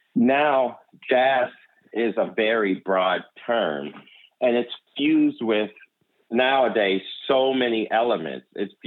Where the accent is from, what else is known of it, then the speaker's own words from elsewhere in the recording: Pittsburgh, Pennsylvania, United States; Yeah, well, that's my hometown is Pittsburgh, and that was really a big honor because Pittsburgh has a huge, rich jazz legacy